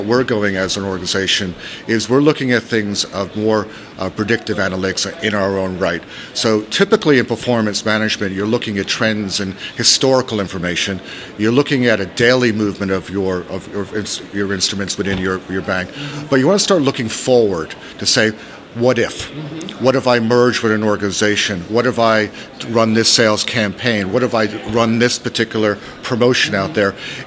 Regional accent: United States; moved away as an adult; now in London, United Kingdom; I'm an American, but I've been based in London for 26 years now.

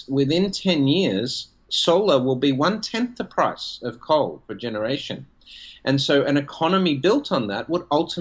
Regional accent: Australia; now in United States; From my home country in Australia, there's massive problems with this as well

